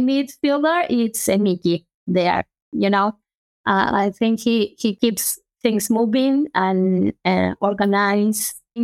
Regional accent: Argentina; I am from Argentina

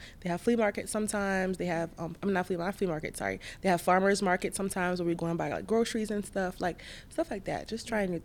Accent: Miami, Florida, United States; also born or lived in New York City / Savannah; now in Orlando, United States; I'm from Miami. Well, born in New York City, moved to Miami for a couple years, moved to Georgia for school.

